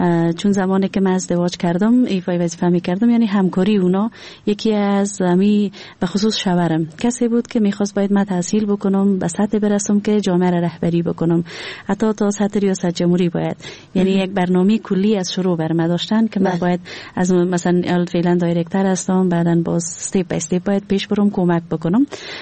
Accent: Kabul, Afghanistan; also born or lived in Nuristan; یعنی چند پشت بیشتر کابل آمدن و ما کابل نشین شدیم و همینجا زندگی کردیم. بعدن هم باز بیرون از افغانستان بودیم زمانی که دوباره پس آمدیم

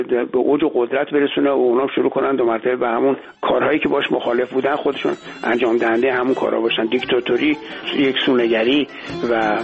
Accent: Iran; moved away; می‌خواستم وضعیت خودمونو که ما از ایران اومدیم توضیح بدم به جامعه‌ای که به اونجا وارد شده بودیم

